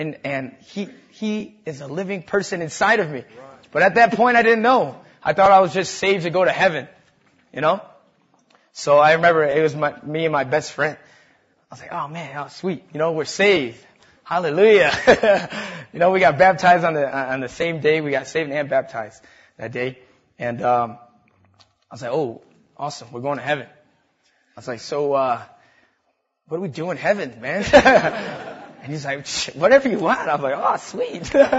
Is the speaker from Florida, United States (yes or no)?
no; New Britain, Connecticut, United States; Hey, man, you can laugh. … I was born and raised in New Britain, Connecticut.